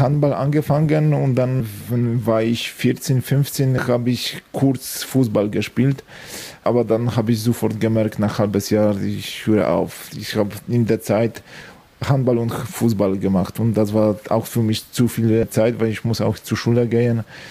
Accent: Zawadzkie, Opole Voivodeship, Poland; German is a second language; moved away as an adult; Meine Heimatstadt ist Zawadzkie und ich habe dort bis 18 Jahre gelebt.

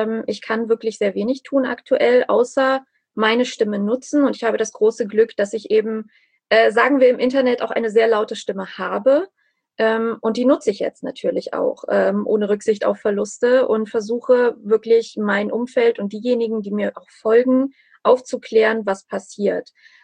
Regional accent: Armenia; habe ich auch unfassbare Angst einfach um, man kann sagen, einfach um mein Heimatland, also auch um Nachbarn, um Freunde, auch um Menschen, die ich nicht kenne.

